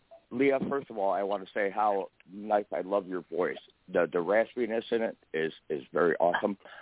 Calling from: Clearwater, Florida, United States; from Clearwater, Florida.

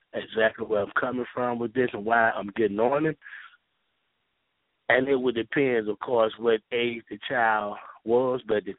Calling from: Jonesboro, United States; calling from Jonesboro.

